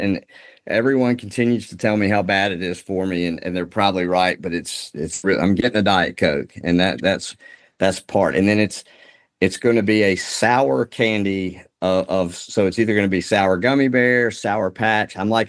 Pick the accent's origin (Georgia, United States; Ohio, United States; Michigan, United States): Georgia, United States; Rome; I grew up in Rome, Georgia, and I went to the University of Georgia. So, like, it's a pretty big deal down there.